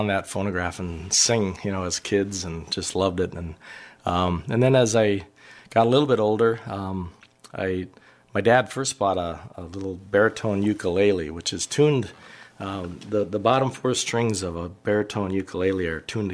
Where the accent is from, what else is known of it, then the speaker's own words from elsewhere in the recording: Moorhead, Minnesota, United States; also born or lived in St. Paul, United States / Foxholm, United States; Well, I moved around a little bit. My dad was a Lutheran pastor, so we lived in St. Paul as he was going through school, and then up in the Moorhead area. There's a small community called Foxholm. We lived in that, and then moved to Moorhead